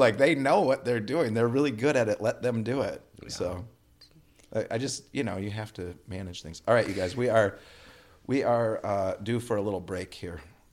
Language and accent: English; Minnesota, United States; also born or lived in Madison, United States; I'm ultra Minnesotan, and I grew up sort of rural, but then also we lived in Madison, Wisconsin, so I had a little bit of city time and a little bit of country time.